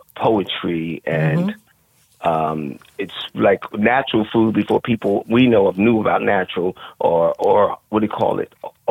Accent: Philadelphia, Pennsylvania, United States; So now I am a native of … North Philly. Everyone knows that.

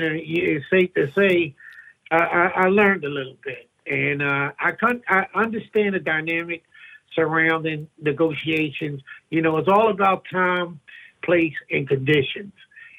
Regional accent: Philadelphia, Pennsylvania, United States; I grew up in Philly. I caught the bus to work, to church.

